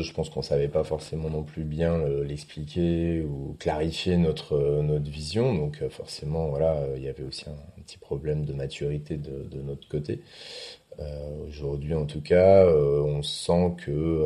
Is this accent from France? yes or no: yes; Grand Est, France; now in Paris, France; je suis alsacien d'origine, ça fait 15 ans que je suis à Paris pour le boulot